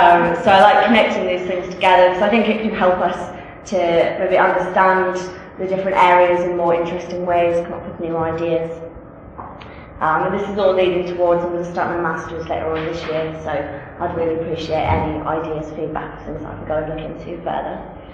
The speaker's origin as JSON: {"language": "English", "region": "Scotland", "country": "United Kingdom", "lives_now": "Northampton, United Kingdom", "said": "I'm from Scotland and now I work in a place called Northampton in England."}